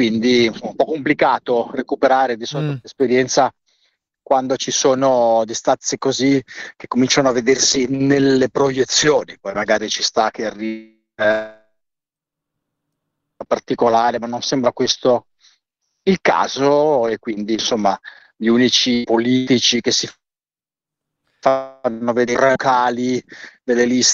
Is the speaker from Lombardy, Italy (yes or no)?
yes; Milan, Lombardy, Italy; io da milanese vado lì col telefono